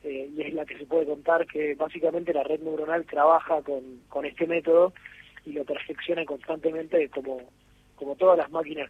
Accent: Buenos Aires, Argentina; nosotros somos de Buenos Aires, somos los 4 de Capital Federal

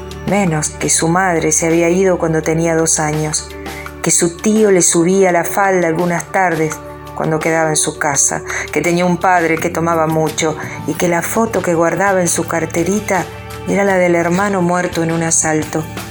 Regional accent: Gualeguaychú, Entre Ríos, Argentina; soy de Gualeguaychú, Entre Ríos, y durante 45 años transité las salas de jardín de infante.

